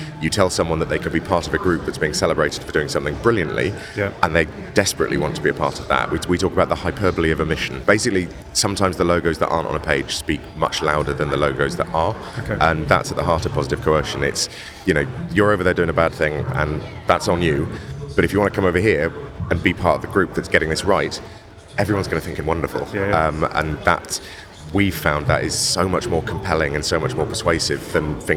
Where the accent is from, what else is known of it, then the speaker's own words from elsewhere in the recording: Wales, United Kingdom; You know, I grew up in Wales. Wales is a funny place. Like, I had a very privileged upbringing from a Welsh point of view